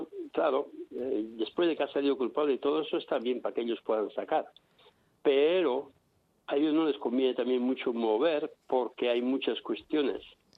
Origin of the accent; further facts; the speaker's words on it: Basque Country, Spain; born there; empezando desde el País Vasco, que es mi tierra, o donde nací yo.